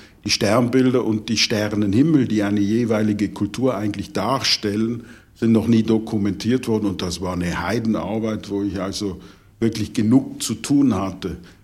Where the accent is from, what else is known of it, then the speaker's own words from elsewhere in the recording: Austria; sogar für mich als Österreicher